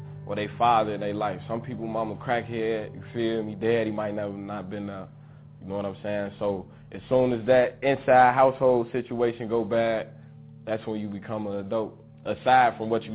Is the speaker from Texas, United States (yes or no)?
no; Chicago, Illinois, United States; Growing up in Chicago, it was like good and bad. Cause I had a lot of fun, but it's kind of dangerous having fun.